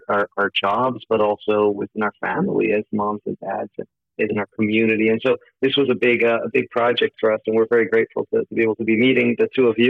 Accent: Turkey; also born or lived in United States; because of what we saw growing up in Turkey, as Luga mentioned, but then also in America

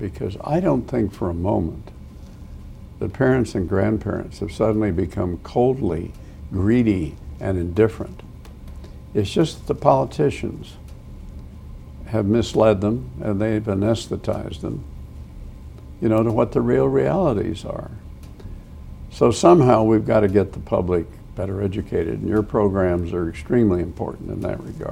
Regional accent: Nebraska, United States; now in New York, United States; I was brought up in Nebraska, and I went out to South Dakota, where I hadn't been for a while, because I live in New York

